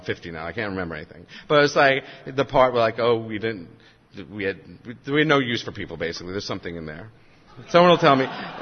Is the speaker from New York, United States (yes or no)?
yes; New York, United States; I grew up in New York. I'm the middle of three children. My parents are first generation Russian, Romanian, Jewish immigrant.